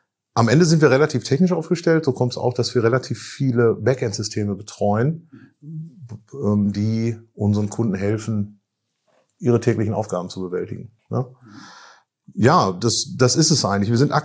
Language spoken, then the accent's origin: German; Herford, North Rhine-Westphalia, Germany; Herford, gebürtiger Westfale.